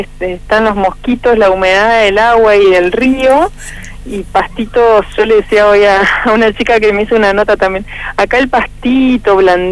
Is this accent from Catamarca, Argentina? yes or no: no; Paraná, Entre Ríos, Argentina; also born or lived in Mendoza; Yo soy de Paraná, sí.